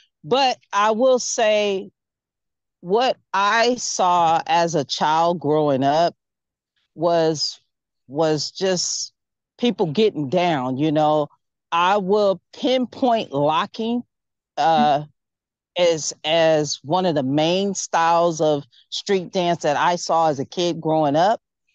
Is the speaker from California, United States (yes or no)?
yes; Inglewood, California, United States; Yes, I'm from Inglewood, California.